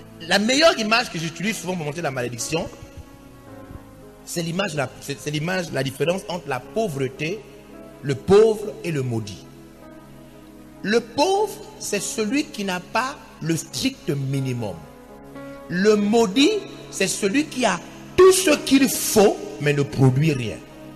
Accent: Gabon; Je vous parle en tant que Gabonais.

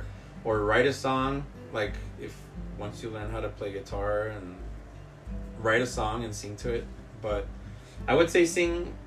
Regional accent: El Paso, Texas, United States; I told her we're from El Paso

